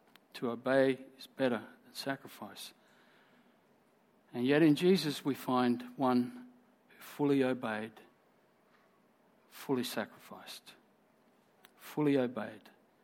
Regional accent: Sydney, New South Wales, Australia; I grew up in Sydney. I was born in Sydney. First 10 years of my life, I lived there. I was born in 1955

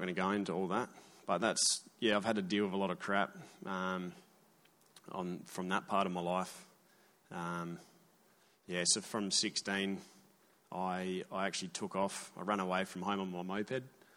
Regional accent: Albany, Western Australia, Australia; I'm from Albany, 5 hours south of here.

